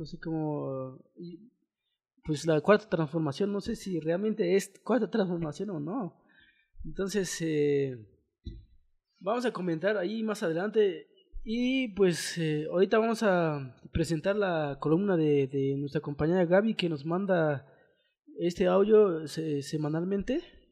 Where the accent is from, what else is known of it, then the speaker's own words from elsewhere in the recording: Chiapas, Mexico; los derechos que tenemos como ciudadanos mexicanos